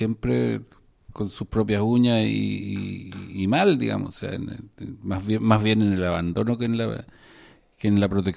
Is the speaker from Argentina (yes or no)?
no; Chile; el objetivo final nuestro ya como ciudadanos chilenos no es arreglarnos nosotros